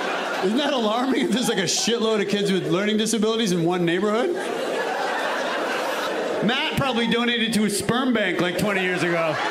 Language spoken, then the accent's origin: English; Canada; I'm from Canada. I don't know anything about University of Chicago.